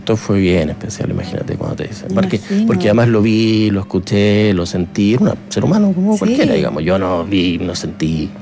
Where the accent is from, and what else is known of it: Magallanes, Chile